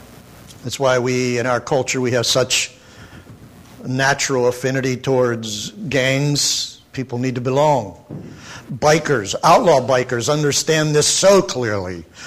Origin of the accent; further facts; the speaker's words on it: United States; born there; Man, am I glad I was born in America.